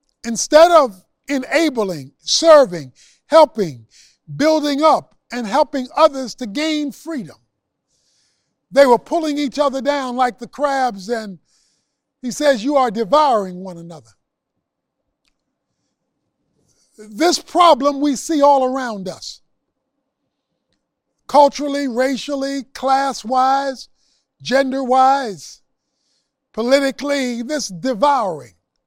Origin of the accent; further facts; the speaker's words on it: Baltimore, Maryland, United States; One of the things that I loved to do growing up in Baltimore, and in fact still love to do, is eat steamed crabs.